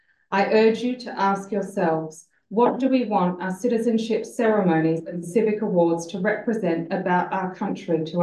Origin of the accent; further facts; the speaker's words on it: South Australia, Australia; I was born and raised in the Adelaide Hills, where I now raise my family. I have English, Scottish, French, and German heritage.